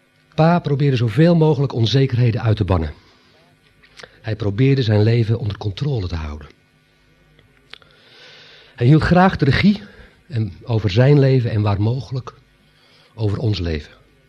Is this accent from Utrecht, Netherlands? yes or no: no; Sliedrecht, South Holland, Netherlands; Afscheid van onze vader is voor ons afscheid van ons ouderlijk huis. Van onze geboortegrond, Sliedrecht. Van wonen aan de Merwede.